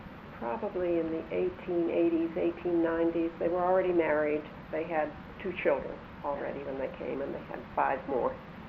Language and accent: English; Massachusetts, United States; Yes, I was born in the Boston Lying-In Hospital, as it was then called.